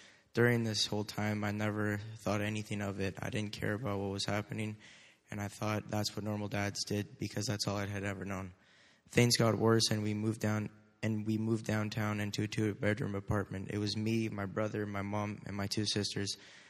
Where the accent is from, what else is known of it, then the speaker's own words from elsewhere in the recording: Calgary, Alberta, Canada; born there; I was born in Calgary, Alberta in 2003. I lived in a nice house. We lived in a nice neighborhood where it was safe